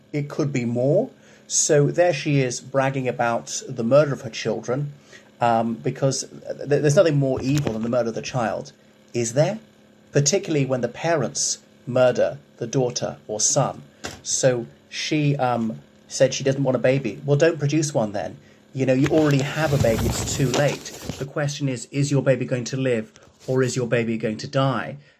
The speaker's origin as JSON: {"language": "English", "country": "Ireland", "said": "from Ireland"}